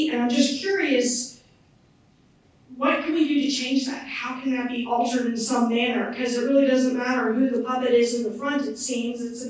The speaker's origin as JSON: {"language": "English", "town": "Houston", "region": "Texas", "country": "United States", "said": "I'm from Houston, over here."}